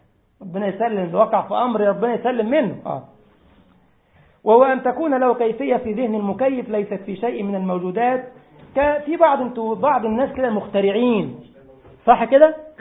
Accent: Egypt; عندنا في مصر كان بيجيب لك جهاز كده قد كده اهو

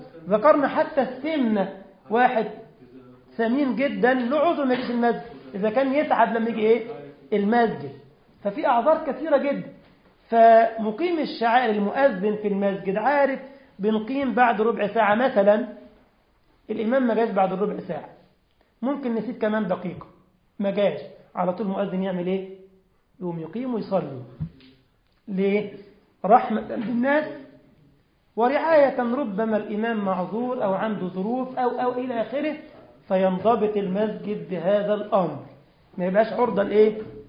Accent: Egypt; أنا جاي من مصر طبعا، المواعيد غير مواعيدكم خالص

